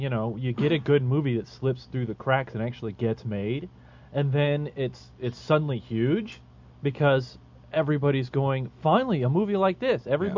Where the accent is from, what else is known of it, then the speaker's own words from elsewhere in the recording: Midwest, United States; I'm from the Midwest. I don't get all this Hollywood claptrap stuff.